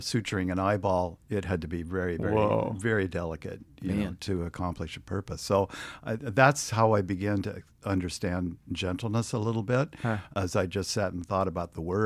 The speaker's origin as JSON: {"language": "English", "town": "Wenatchee", "region": "Washington", "country": "United States", "tie": "born or raised there", "said": "growing up in Wenatchee area, we would always drive up along the Columbia River by the Rock Island Dam."}